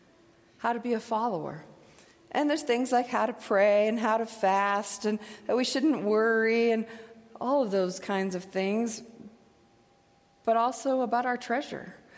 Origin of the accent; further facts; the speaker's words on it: Midwest, United States; But when I grew up in the Midwest, every spring you took everything you owned that was made out of wool and put it in something